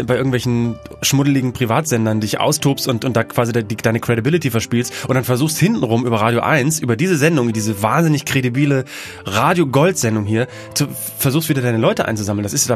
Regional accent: Bremen, Germany; accent: Bremen dialect; mein der Bremer Dialekt ist ja so ein bisschen unauffälliger als der Hamburger.

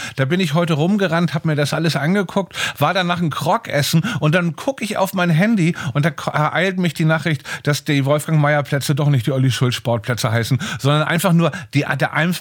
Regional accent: Hamburg, Germany; In meiner Heimatstadt, in der Hansestadt Hamburg, bin ich gerade

